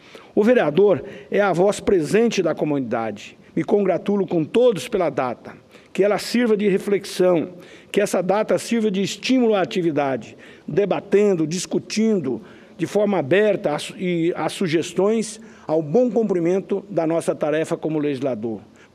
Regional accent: Rondonópolis, Mato Grosso, Brazil; Saí lá da minha cidade, da região sul de Rondonópolis, para percorrer todo o estado, porque eu queria entender de perto as diversidades do meu estado do Mato Grosso

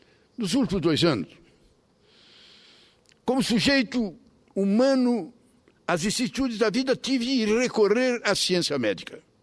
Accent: Caxias do Sul, Rio Grande do Sul, Brazil; antes vereador em minha terra, Caxias do Sul

